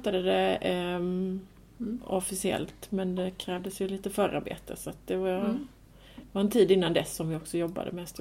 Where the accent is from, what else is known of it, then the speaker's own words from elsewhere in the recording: Småland, Sweden; jag kommer från Småland och är uppvuxen i skogen och nära en sjö.